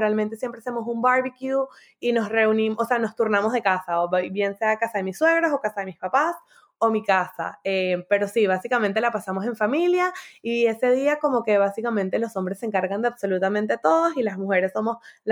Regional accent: Venezuela; moved away as an adult; now in Miami, United States; vivimos en Miami con mi esposo Luis, y somos de, bueno, Luis y yo somos de Venezuela, los niñitos nacieron aquí en Miami, pero bueno, ya yo tengo 8 años y medio viviendo acá, y mi esposo tiene como 15 años viviendo en Estados Unidos.

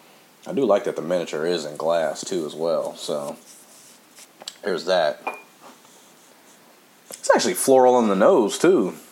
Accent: Compton, California, United States; In my old, well, I wouldn't say my old neck of the woods because I'm from Compton, but it's down the street.

